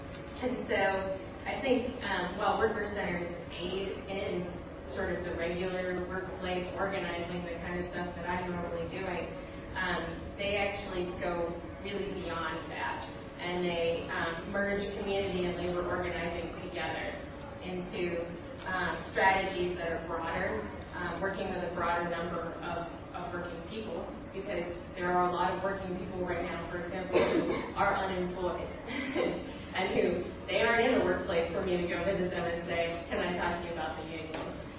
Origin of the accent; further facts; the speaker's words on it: Maine, United States; I'm originally from Maine and worked a little bit with Food and Medicine in Bangor when I was there doing some organizing around Employee Free Choice Act.